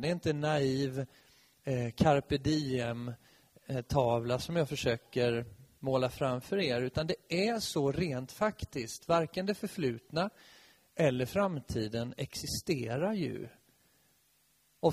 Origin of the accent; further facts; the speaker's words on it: Nässjö, Jönköping County, Sweden; Jag kommer från Nässjö i Småland, och ända sedan jag var liten så har jag varit igång och skapat olika saker.